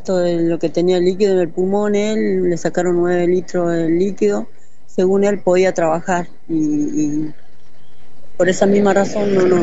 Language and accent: Spanish; Salta, Argentina; moved away; Yo soy de Salta. Yo cuando yo llegué de Salta, o sea, yo vine con plata